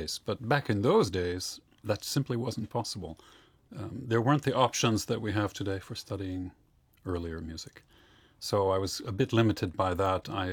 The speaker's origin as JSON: {"language": "English", "country": "United States", "tie": "born or raised there", "said": "growing up in the States, we had this feeling that everything was happening in Europe."}